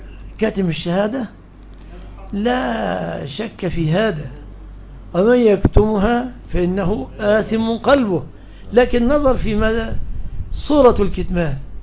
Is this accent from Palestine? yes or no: no; Egypt